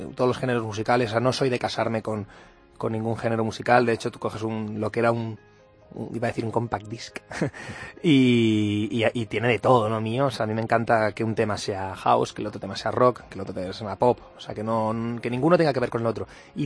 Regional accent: Granada, Andalusia, Spain; born there; now in Barcelona, Spain; salgo de Granada, ¿no? Salgo de Granada, nací ahí. Estoy ahora instalado en Barcelona, tengo ahí el estudio

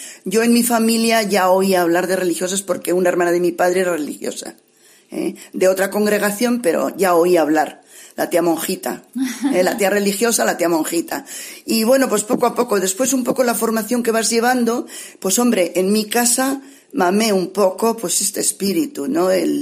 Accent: Palencia, Castile and León, Spain; había carmelitas descalzas en Palencia, soy de Palencia, el espíritu del Carmelo ya anidaba en mí desde jovencita

